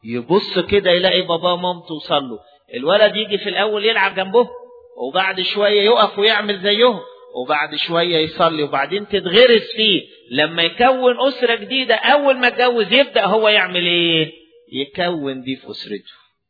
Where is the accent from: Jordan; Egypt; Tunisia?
Egypt; Upper Egypt; زي ما بيقولوا عندنا في الصعيد، محدش أبوه أحسن من أبوه، كلنا واحد